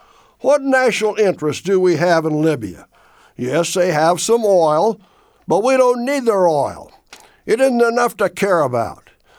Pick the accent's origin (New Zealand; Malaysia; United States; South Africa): United States; from Washington.